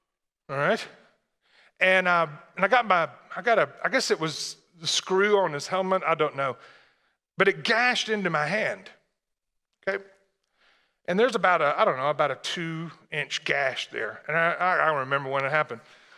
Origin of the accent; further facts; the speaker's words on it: Tennessee, United States; I'm from Tennessee, so it makes more sense then.